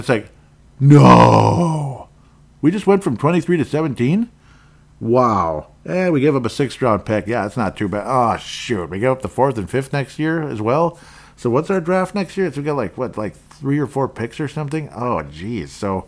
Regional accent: Golden Valley, Minnesota, United States; At least I have a New York personality, even though I'm from Golden Valley, Minnesota.

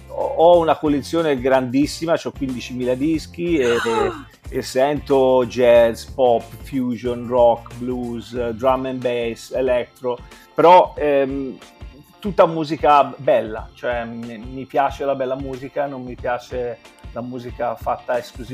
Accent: Pisa, Tuscany, Italy; now in England, United Kingdom; Sono un toscano doc, sono nato a Pisa e ci sono stato fino a quando non ho cominciato a viaggiare in modo più stabile, ecco.

